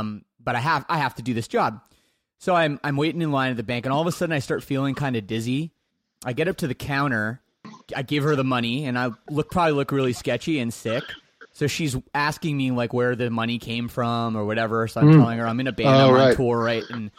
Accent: Toronto, Ontario, Canada; I grew up in the Toronto suburbs.

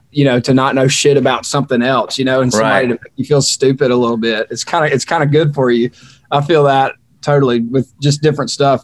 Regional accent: Mississippi, United States; I'm originally from Mississippi, and I told him that there's a Choctaw reservation in my hometown.

